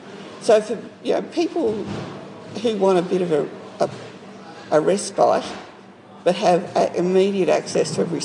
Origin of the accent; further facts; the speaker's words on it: St Kilda, Victoria, Australia; I'm not a country person originally, born and bred in St Kilda.